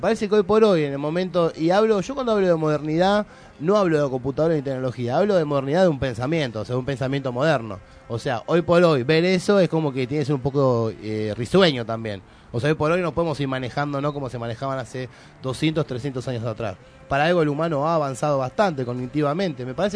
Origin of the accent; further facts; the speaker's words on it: Argentina; Para mí es momento de hacernos un planteamiento nosotros como argentinos.